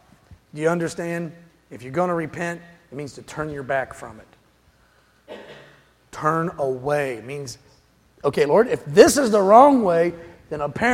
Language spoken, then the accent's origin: English; West Virginia, United States; See, I'm from West Virginia. It's a beautiful state to be from. It's a hard life. There's very little flat ground.